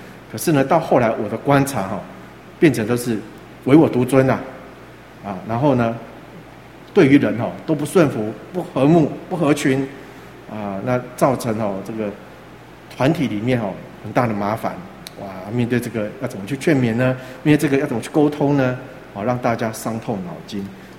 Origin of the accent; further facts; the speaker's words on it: Sanchong, New Taipei, Taiwan; 以前我们在啊三重长大的时候